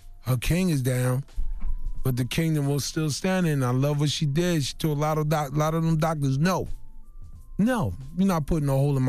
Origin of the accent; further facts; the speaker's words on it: Brooklyn, New York, United States; I'm from Brooklyn. It's all to the good.